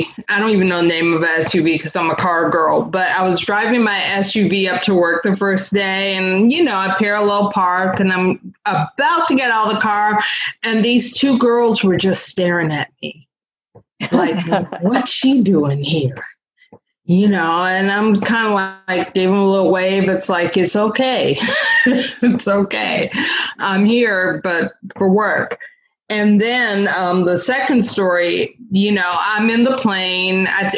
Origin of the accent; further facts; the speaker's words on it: Cleveland, Ohio, United States; also born or lived in Los Angeles, United States; And it was weird because I'm originally from Cleveland. I've lived in LA. I've been in different places.